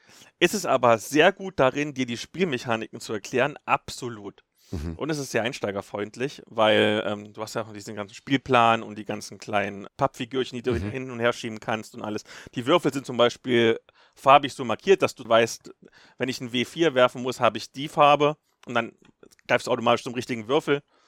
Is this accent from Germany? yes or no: yes; East Germany, Germany; Sowohl im tiefsten Osten, wo ich herkomme, als auch hier im gelobten Land Franken.